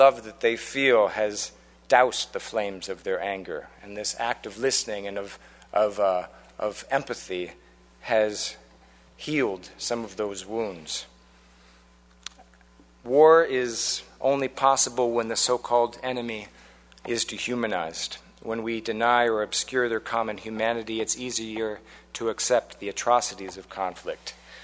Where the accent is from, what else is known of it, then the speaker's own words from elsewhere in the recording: Chicago, Illinois, United States; He was a hero of mine growing up in Chicago